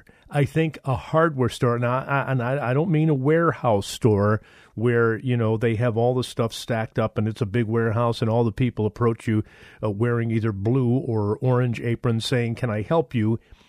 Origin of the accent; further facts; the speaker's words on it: Detroit, Michigan, United States; And I think it goes back to when I was growing up in Detroit.